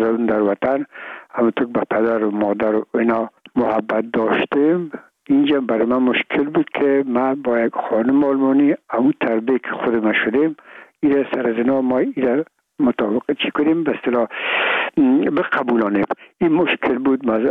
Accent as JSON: {"language": "Persian", "country": "Afghanistan", "said": "میگم ما افغان هستیم"}